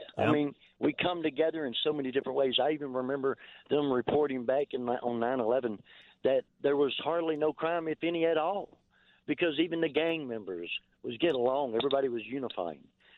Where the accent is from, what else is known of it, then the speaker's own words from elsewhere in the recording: Alabama, United States; No, I'm from Alabama. I live in Illinois now.